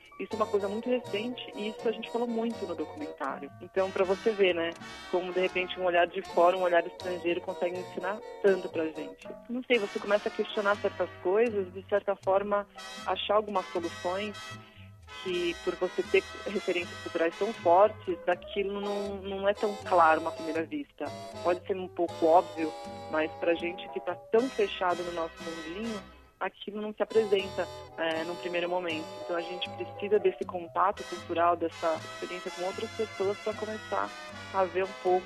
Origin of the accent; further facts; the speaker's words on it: Brazil; É engraçado, a gente como brasileiro, né?